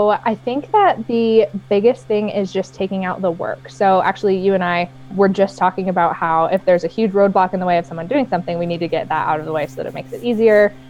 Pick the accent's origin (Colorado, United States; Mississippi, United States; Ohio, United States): Colorado, United States; I'm from Colorado